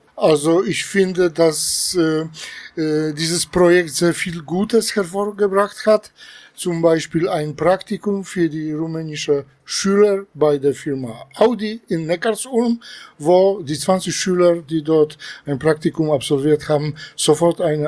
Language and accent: German; Poland; German is a second language; now in Stuttgart, Germany; ich bin von der Gewerkschaft ver.di. Ich komme ursprünglich aus Polen, lebe schon aber sehr viele Jahre in Baden-Württemberg, in Stuttgart.